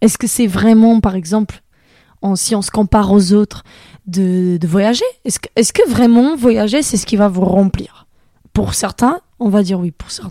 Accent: Portugal; now in France; j'ai choisi de rejoindre mon père en France parce que je suis portugaise

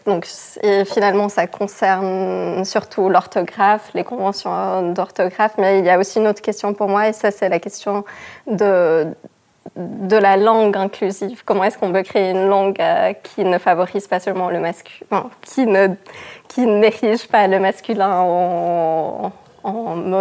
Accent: German-speaking Switzerland, Switzerland; Donc, j'ai grandi en Suisse allemande

